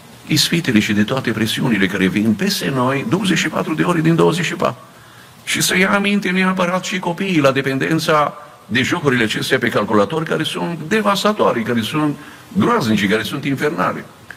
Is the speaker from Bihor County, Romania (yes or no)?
no; Bucharest, Romania; born there; părinții mei sunt din Cluj, și chiar dacă eu m-am născut la București, după ce dânșii au venit la București